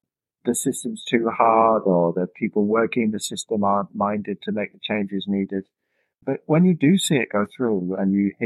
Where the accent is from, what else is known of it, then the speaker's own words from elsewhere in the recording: York, Yorkshire and the Humber, United Kingdom; a great organization in York, my hometown in England